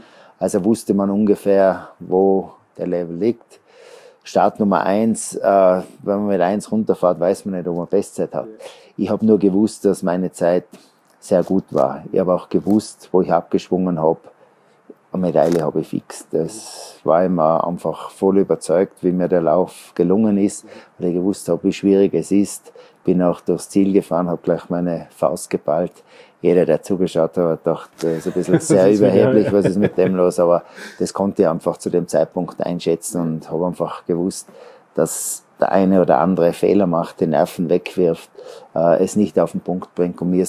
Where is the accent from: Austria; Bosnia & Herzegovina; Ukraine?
Austria; Die Streif zu gewinnen als Österreicher ist ein Muss